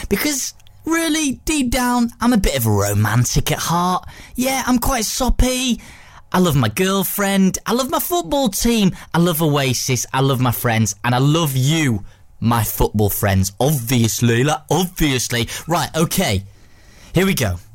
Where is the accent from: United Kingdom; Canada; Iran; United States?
United Kingdom; England; The reason I am somewhat of a lightweight is because I'm English. Us English haven't been able to get our hands on proper football or proper wine as good as yours.